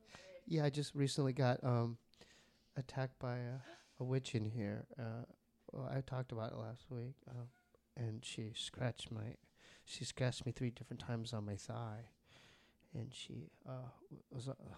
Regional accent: San Diego, California, United States; we were raised in a haunted house. Our house was legit haunted growing up in San Diego.

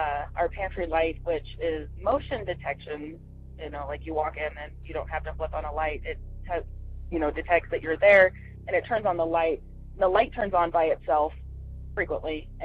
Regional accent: Utah, United States; from Utah and I wanted to share my crazy little story with you.

